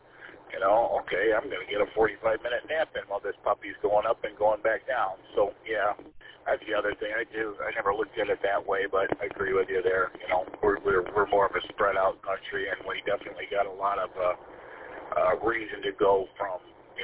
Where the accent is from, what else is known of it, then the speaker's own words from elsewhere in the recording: Chicago, Illinois, United States; because I grew up in the Chicago area